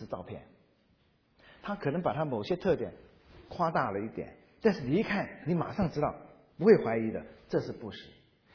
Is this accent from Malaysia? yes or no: no; China; 有些人是我们中国人的古画叫做工笔画